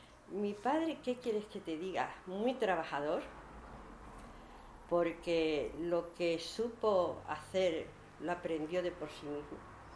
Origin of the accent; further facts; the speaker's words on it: Calzadilla de los Barros, Extremadura, Spain; born there; yo nací en un pueblecito de aquí de Extremadura que se llama Calzadilla de los Barros. Es pequeño, ya es más grande, por supuesto.